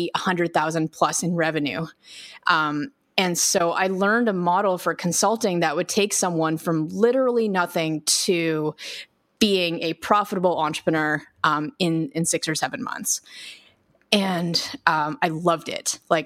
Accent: Canada; I'm Canadian, so you might pick up some A's or whatever.

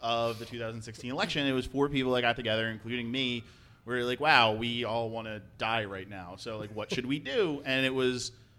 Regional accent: Philadelphia, Pennsylvania, United States; I grew up in Northeast Philly, and my grandfather was a ward leader up there.

